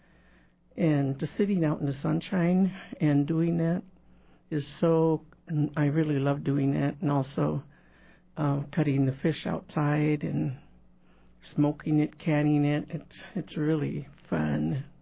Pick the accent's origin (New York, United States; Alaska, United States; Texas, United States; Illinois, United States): Alaska, United States; Haines; born there; I was born in Haines, Alaska.